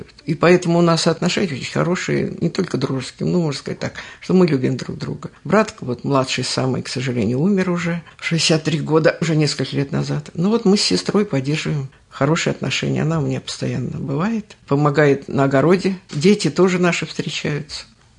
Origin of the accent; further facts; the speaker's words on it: Igumnovo, Moscow Oblast, Russia; Нет, я родилась в Рязанской области. У меня мама оттуда. Жила там до 4 лет. Отец вернулся с войны и нас забрал. С собой. С 4 лет мы жили в Игумнове